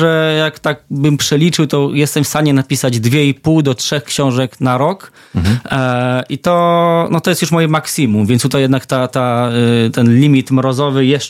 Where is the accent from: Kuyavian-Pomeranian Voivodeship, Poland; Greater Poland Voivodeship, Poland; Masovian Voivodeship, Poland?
Kuyavian-Pomeranian Voivodeship, Poland; Bydgoszcz; now in Gdańsk, Poland; Pochodzę z Bydgoszczy. Miałem krótki epizod w Toruniu, pojawiła się też Hiszpania, ale od, myślę, na szybko licząc 9 lat już w Gdańsku na stałe zakorzeniony jest kredyt, więc jakby już się stąd nie ruszam